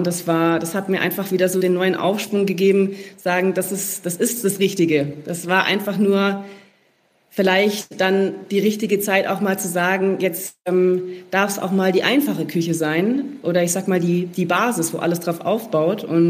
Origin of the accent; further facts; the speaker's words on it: Bavaria, Germany; Aber ja, ich bin im Unterallgäu aufgewachsen, also sind natürlich meine Wurzeln auch irgendwo dort verortet.